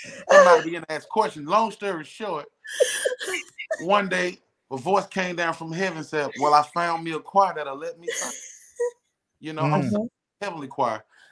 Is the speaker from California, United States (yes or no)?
no; Canton, Mississippi, United States; now in Atlanta, United States; I'm originally from Canton, Mississippi. Now I live in Atlanta, Georgia. I've been in Atlanta since 2016.